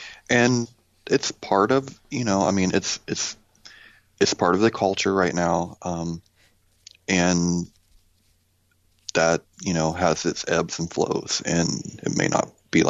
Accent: United States; almost forgot, bald eagle, because I'm American.

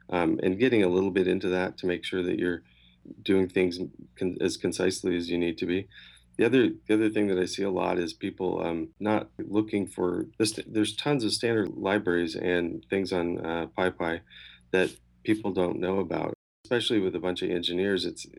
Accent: Oregon, United States; I'm from Oregon, and we kind of, I don't know if it's just us, but we think about things a little differently.

